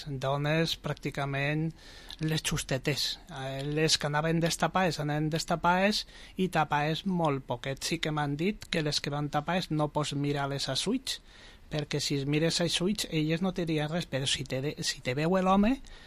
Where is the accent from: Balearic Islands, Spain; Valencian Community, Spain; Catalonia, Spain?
Valencian Community, Spain; Vila-real; amb molta satisfacció i sobretot molt d'orgull del meu poble